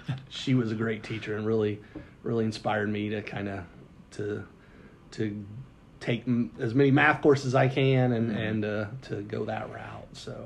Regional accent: Fishers, Indiana, United States; Yeah, I grew up in Fishers, Indiana, so northeast side.

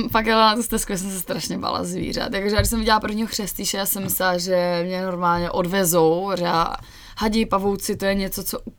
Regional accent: Ostrava, Moravian-Silesian Region, Czechia; protože jak jsem jako z Ostravy, mluvím docela jako rychle

